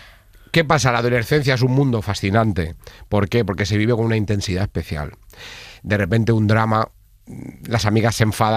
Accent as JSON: {"language": "Spanish", "town": "Villanueva de la Jara", "region": "Castilla-La Mancha", "country": "Spain", "tie": "born or raised there", "said": "Villanueva de la Jara, claro. Cuenca."}